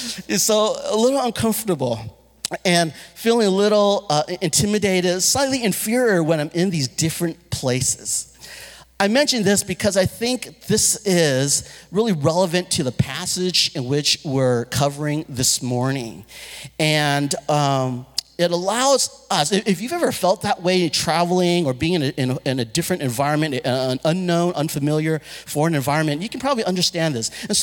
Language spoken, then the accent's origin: English; United States; even as an American, whether it be in Hong Kong or Mexico, I kind of filter a lot of things through my American experience.